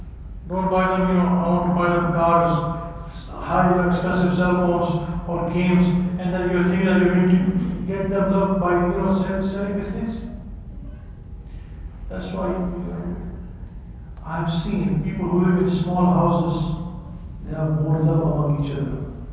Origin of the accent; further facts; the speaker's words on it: Dubai, United Arab Emirates; I remember, you know, I grew up in Dubai, actually. But, you know, we used to go to Pakistan, you know.